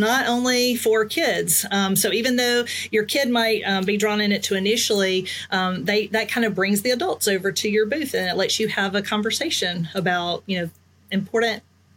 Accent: Tuscaloosa, Alabama, United States; It was a super outbreak, and I grew up in Tuscaloosa.

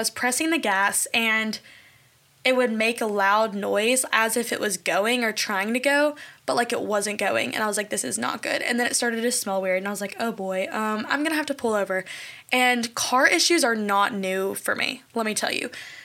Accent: Bowling Green, Kentucky, United States; But I'm a Bowling Green native, and I grew up around Western.

